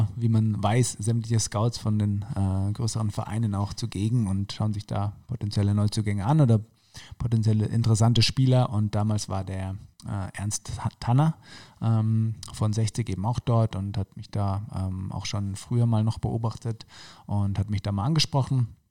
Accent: Baden-Württemberg, Germany; now in Munich, Germany; Genau, also badische Herkunft.

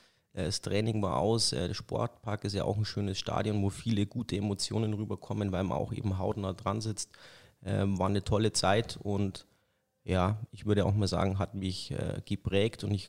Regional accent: Freising, Bavaria, Germany; born there; ich bin in Freising geboren

